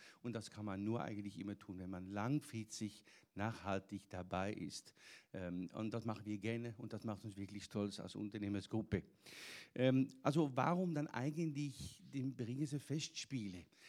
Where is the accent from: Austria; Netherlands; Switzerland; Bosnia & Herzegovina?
Netherlands; Also ich bin aufgewachsen in den Niederlanden, wie gesagt